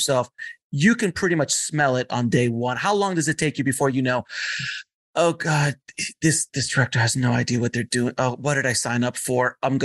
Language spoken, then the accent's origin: English; East Coast, United States; Because I'm an East Coaster as well.